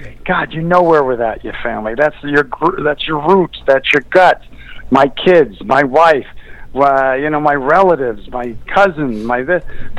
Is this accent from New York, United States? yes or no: yes; New York, United States; when I was little, I came from Queens, New York, and it was a real poor, matter of fact, real poor.